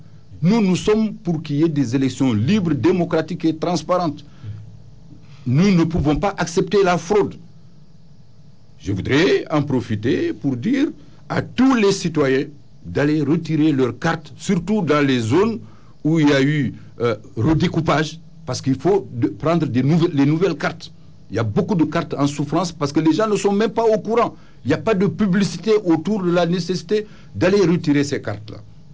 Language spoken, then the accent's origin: French; Senegal; Je pense que nous sommes des Sénégalais, nous sommes suffisamment majeurs.